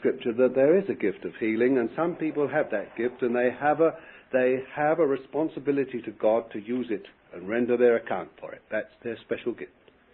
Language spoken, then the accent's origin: English; Bethnal Green, London, United Kingdom; born there; I was born in Bethnal Green in London